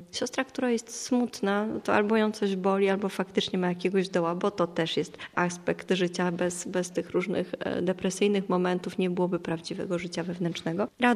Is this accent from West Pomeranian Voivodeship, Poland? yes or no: no; Bełchatów, Łódź Voivodeship, Poland; pochodzę z Bełchatowa, to miasto między Łodzią a Częstochową, znane z wydobycia węgla, z ogromnej elektrowni, jednej z największych w Europie. Tam się urodziłam i przez 21 lat spędziłam czas mój bardzo szczęśliwie.